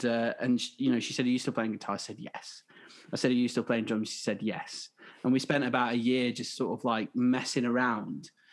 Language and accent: English; West Midlands, United Kingdom; We're both from Shropshire in the West Midlands.